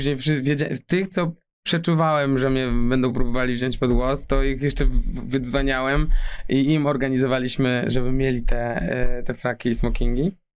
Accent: Warsaw, Masovian Voivodeship, Poland; ale jestem warszawiakiem, więc jest w moim sercu.

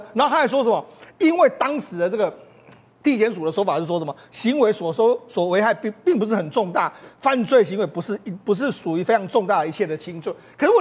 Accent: Taiwan; 有我们台湾人，还有很多外国人

